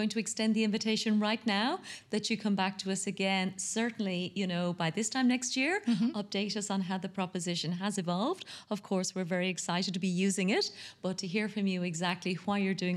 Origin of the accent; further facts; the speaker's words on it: Ireland; now in United Arab Emirates; And here in the UAE, we're so lucky. I'm from Ireland, you're from Italy, we all speak English.